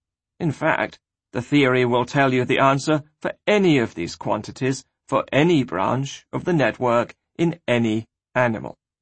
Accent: England, United Kingdom; I grew up in houses in England with DC electricity

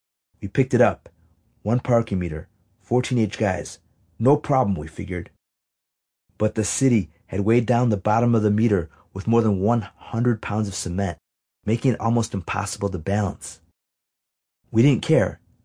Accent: Wheaton, Illinois, United States; Growing up in Michael Jordan's backyard, we started to play hoops religiously. During the height of our basketball fever, All of Wheaton's teenage greats converged on one outdoor court, Triangle Park, just over the railroad tracks from where we lived.

